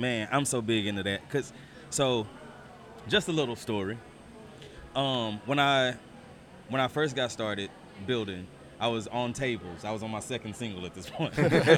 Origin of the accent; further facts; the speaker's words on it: Texas, United States; And I'm from Texas, so I'm always carrying.